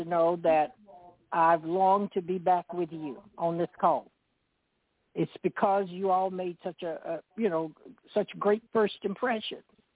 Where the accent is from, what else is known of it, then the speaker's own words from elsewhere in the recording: Louisiana, United States; And I'm from Franklin Parish here in Louisiana